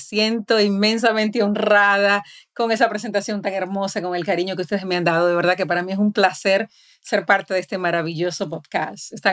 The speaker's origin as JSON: {"language": "Spanish", "country": "Dominican Republic", "moved": "as an adult", "lives_now": "United States", "said": "nosotras somos inmigrantes. Yo vine de la República Dominicana a la edad de 20 años a tratar de abrirme campo en el mundo norteamericano"}